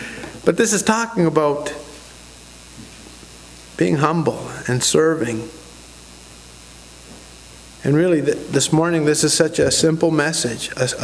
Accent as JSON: {"language": "English", "region": "Saskatchewan", "country": "Canada", "said": "Where are you from? I'm from Saskatchewan, you know, so my home, and I was always mixed up in my head. Where is my home?"}